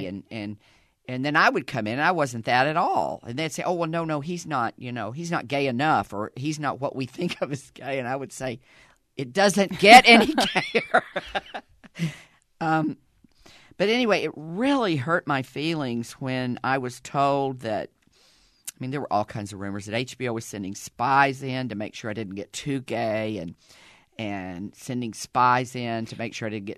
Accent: Southern United States, United States; accent: Southern; I would try to drop my Southern accent, and I fell into Cockney.

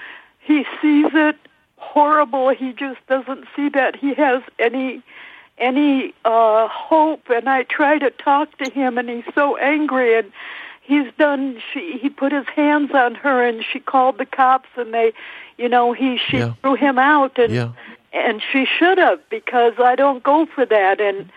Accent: Chicago, Illinois, United States; born there; And I was born in Chicago. I'm 70 years old. We moved back there when I was 14. I went to Stony Island High School.

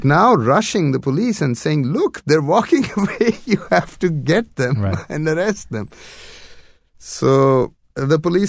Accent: Pakistan; I don't know. I'm from Pakistan, man.

